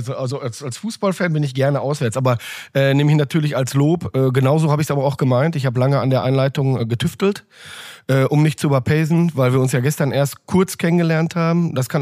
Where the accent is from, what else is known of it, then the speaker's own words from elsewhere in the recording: Bochum, North Rhine-Westphalia, Germany; bei uns in Bochum ist auch toll